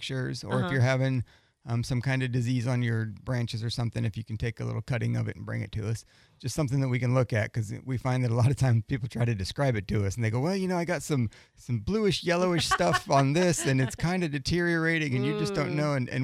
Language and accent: English; Iowa, United States; born there; I was born in Iowa. Most of my family's farmers.